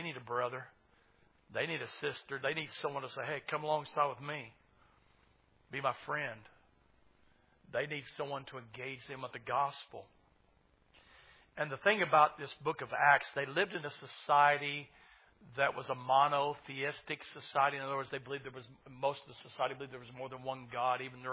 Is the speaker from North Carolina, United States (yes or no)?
no; Tulsa, Oklahoma, United States; When I grew up in North Tulsa, I was telling the young man right there, I grew up in North Tulsa. It was already an integrated school.